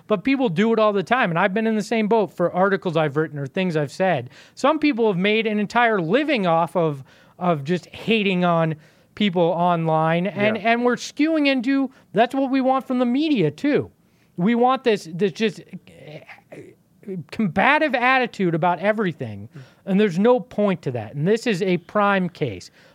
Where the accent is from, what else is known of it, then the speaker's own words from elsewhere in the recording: Arizona, United States; when I was a kid growing up in the Valley, I rooted for ASU football.